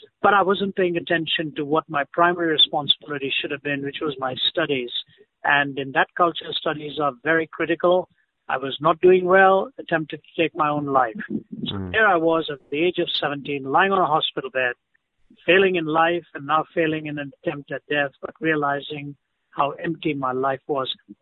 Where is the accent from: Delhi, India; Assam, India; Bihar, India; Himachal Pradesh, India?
Delhi, India; also born or lived in Chennai; I was raised in India, born in the south of India, city of Chennai, raised in Delhi. Delhi was my home till I was 20. Therefore, I was North Indian by my culture.